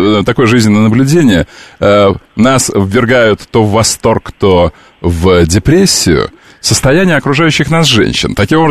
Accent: Pereyaslavka, Khabarovsk Krai, Russia; Я из Переяславки. Ты знаешь, что я из Переяславки?

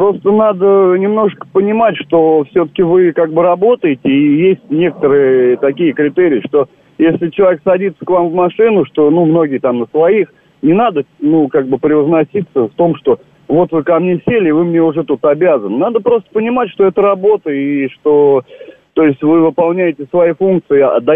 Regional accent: Moscow, Russia; я москвич еще к тому же

